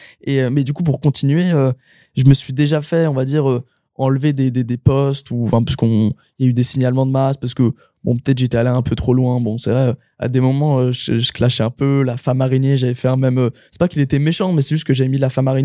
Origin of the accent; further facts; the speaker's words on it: Lyon, Auvergne-Rhône-Alpes, France; je suis même de Lyon et du coup, je sais pas vraiment ce que les gens peuvent penser en vrai